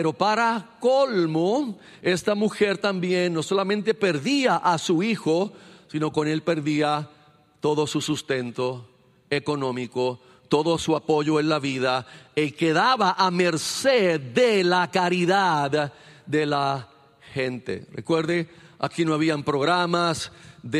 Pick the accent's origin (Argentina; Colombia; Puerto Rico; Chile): Puerto Rico; Carolina; pues yo me crié allá en Carolina, en la ciudad de Carolina.